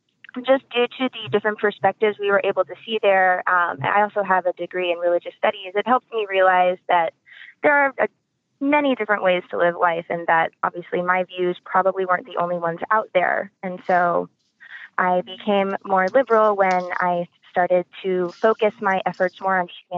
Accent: Gwinnett, Georgia, United States; that really just came more from my perspective growing up in Gwinnett, where I grew up.

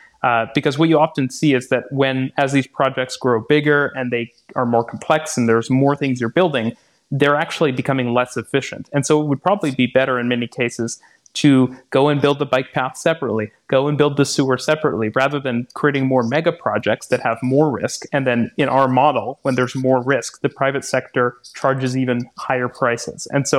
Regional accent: Vancouver, British Columbia, Canada; where I grew up in Vancouver, we never had a debate about this.

